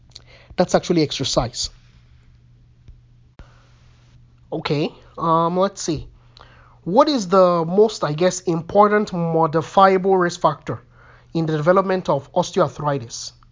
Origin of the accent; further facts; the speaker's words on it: Nigeria; where I'm Nigerian, I can pronounce things however I want.